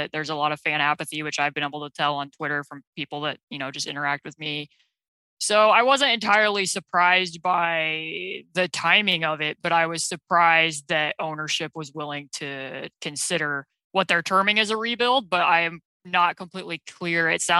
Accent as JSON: {"language": "English", "region": "Indiana", "country": "United States", "tie": "born or raised there", "said": "I'm born and raised in Indiana. I was around coaching when I was growing up. My dad coached high school basketball and I played."}